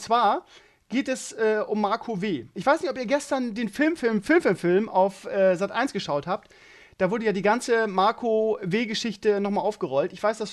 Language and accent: German; Bremen, Germany; ich komme ja aus Bremen-Gröpelingen, das ist der Stadtteil oder einer der Stadtteile, ich glaube jetzt mittlerweile nicht mehr, aber einer der Stadtteile in Deutschland mit dem höchsten Ausländeranteil. Von daher hatte ich eigentlich meine gesamte Kindheit lang mehr ausländische ausländisch-stämmig